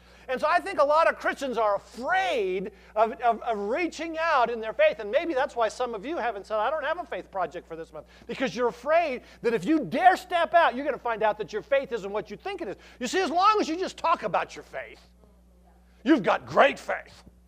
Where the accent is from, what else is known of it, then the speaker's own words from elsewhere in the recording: Longmont, Colorado, United States; I mean, I was from Longmont. Hawaiian shirts back in the 70s?